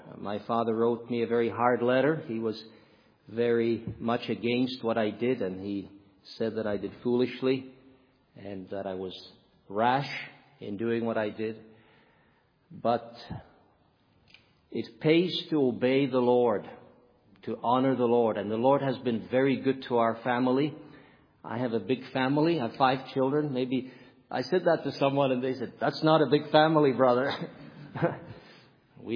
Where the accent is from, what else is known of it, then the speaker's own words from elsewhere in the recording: Canada; also born or lived in Czechoslovakia; in 1981, our family moved to Canada from Czechoslovakia. And so I spent most of my life in Canada. I grew up in Canada.